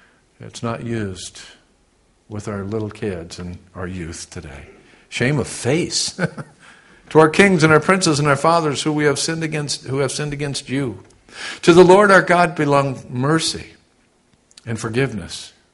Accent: United States; one of the most sick things I've ever seen in my life as an American, as one that served in our military, this nation that I love

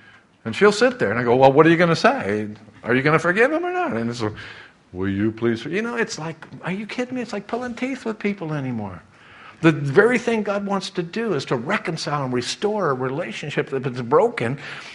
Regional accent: Missouri, United States; I'm from Missouri, the show me state.

